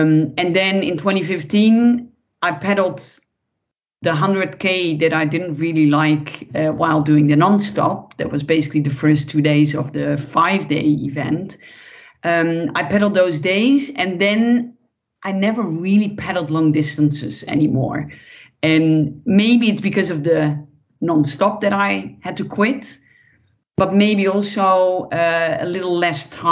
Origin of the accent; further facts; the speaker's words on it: Friesland, Netherlands; because I'm from up in the north, I'm from Friesland.